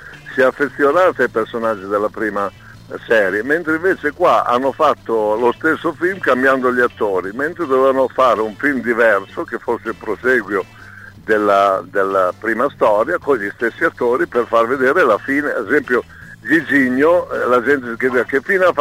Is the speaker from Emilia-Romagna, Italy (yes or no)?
yes; Bologna, Emilia-Romagna, Italy; essendo bolognese, sono molto sportivo